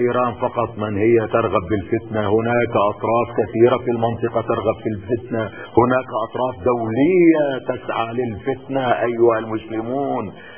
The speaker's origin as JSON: {"language": "Arabic", "country": "Lebanon", "said": "علينا كلبنانيين جميعا سنة وشيعة ومسيحيين ودروز أن كلنا نتصرف بعقل"}